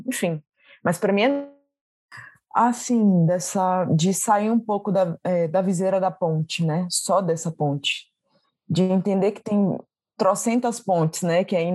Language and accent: Portuguese; Bahia, Brazil; eu sou baiana, é isso aqui que eu vou representar porque eu nasci aqui